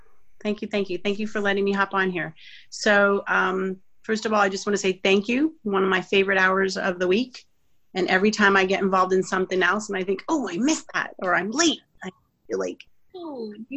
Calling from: Georgia, United States; I am currently in Georgia. I'm back home just north of Atlanta.

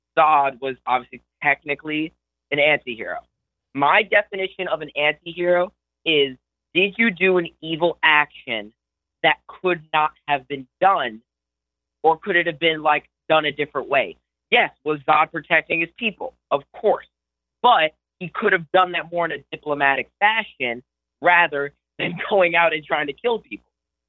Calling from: Milford, Connecticut, United States; I'm calling from Milford, Connecticut.

